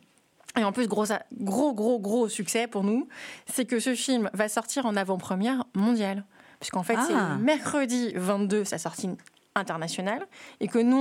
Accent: Compiègne, Hauts-de-France, France; born there; Bon, je suis née à Compiègne, donc forcément.

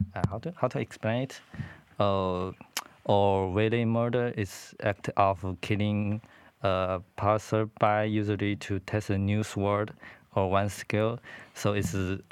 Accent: China; je viens de Chine, et je suis un nouvel membre.

